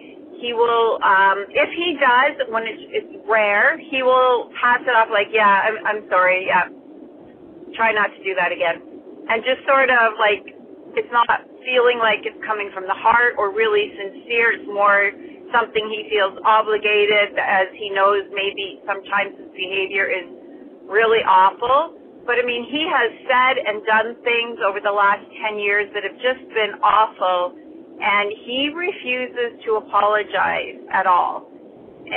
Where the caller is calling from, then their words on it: Ontario, Canada; I'm calling from Ontario, Canada.